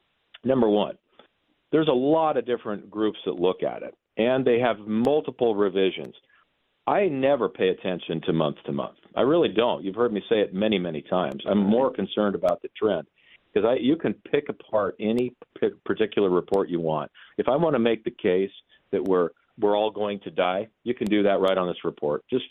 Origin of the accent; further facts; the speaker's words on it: United States; born there; I was born in America.